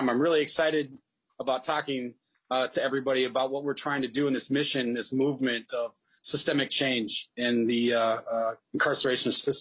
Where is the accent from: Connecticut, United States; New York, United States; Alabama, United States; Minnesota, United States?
Minnesota, United States; Minneapolis; which we desperately need, my hometown of Minneapolis